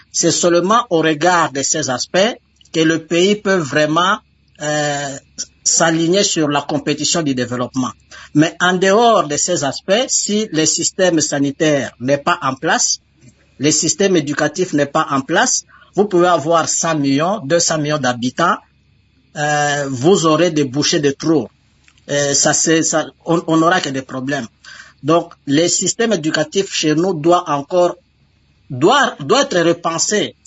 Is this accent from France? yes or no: no; DR Congo; moved away; Nous sommes Congolais, nous les restons